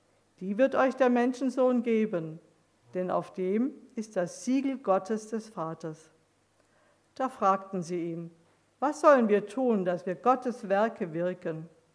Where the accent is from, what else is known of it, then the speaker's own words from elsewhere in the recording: Wetzlar, Hesse, Germany; ich denke speziell an Wetzlar, wo ich wohne, wo ich herkomme, wo ich die letzten Jahre lebe